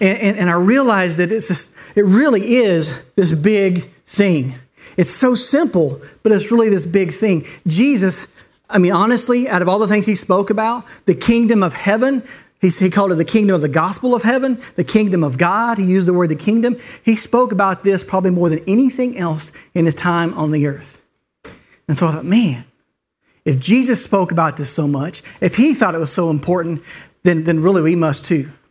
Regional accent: Texas, United States; I'm from Texas, and in Texas, we have homecomings, and we love our homecomings.

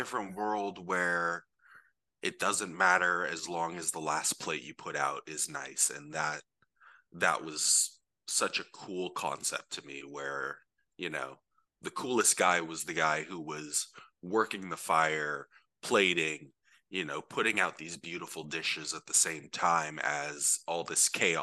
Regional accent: Studio City, California, United States; I grew up in Studio City, Sherman Oaks area

